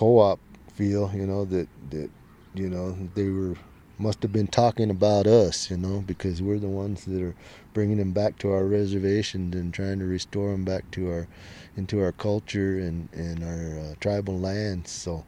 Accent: New Mexico, United States; What it means to be a New Mexican. Well, I guess for me, you know, that means being Native American also, because there's such a high population of Native Americans here in New Mexico.

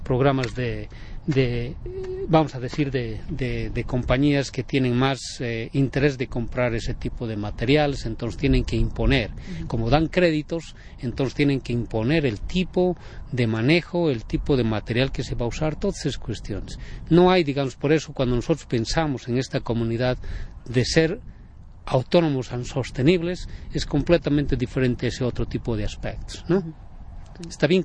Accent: Bolivia; soy de Sudamérica, soy boliviano, soy parte de la cultura quechua, tengo todavía sangre, diría, quechua, porque aún mantengo, digamos, mi lenguaje y mantengo parte de la tradición de mis

